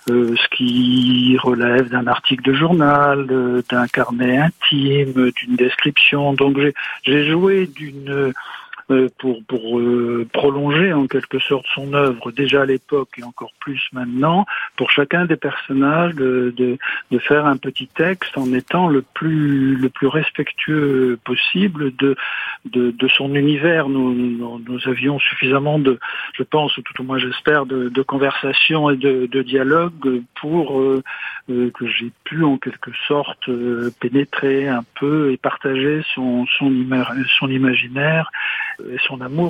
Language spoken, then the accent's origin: French; Brittany, France; je suis breton